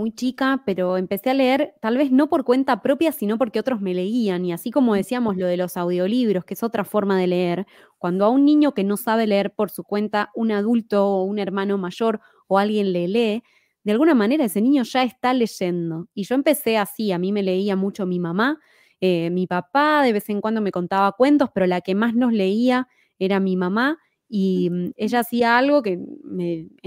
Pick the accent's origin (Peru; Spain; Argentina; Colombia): Argentina; aunque en mi país, en Argentina, no estaba tan difundido